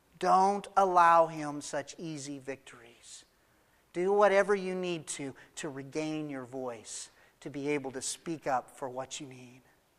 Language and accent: English; New Mexico, United States; I grew up in New Mexico, so I have pretty graphic images of what desolate looks like.